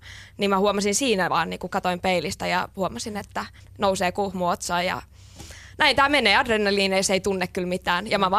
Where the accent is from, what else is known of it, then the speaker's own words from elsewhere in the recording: Helsinki, Uusimaa, Finland; olen 31-vuotias näyttelijätär ja olen kotoisin Helsingistä.